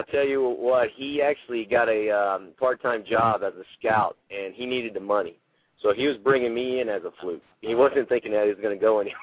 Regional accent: Orange, Texas, United States; But, yeah, you know, we're old country boys. He was from Oklahoma, and I was from Orange, Texas, so we didn't think any of it.

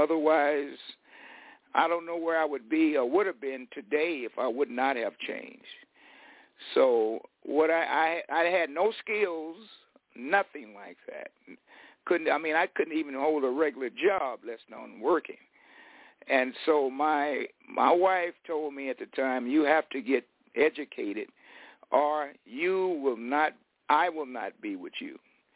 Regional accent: Fresno, California, United States; I grew up in West Fresno. It's a small poverty area of Fresno. And I was born poor, grew up poor

